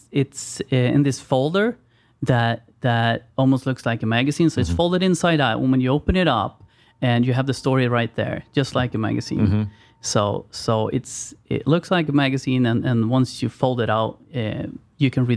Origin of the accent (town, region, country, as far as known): Sweden